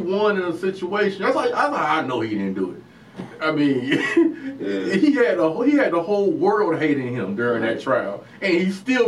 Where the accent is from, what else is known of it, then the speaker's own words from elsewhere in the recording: Midwest, United States; I'm a Midwesterner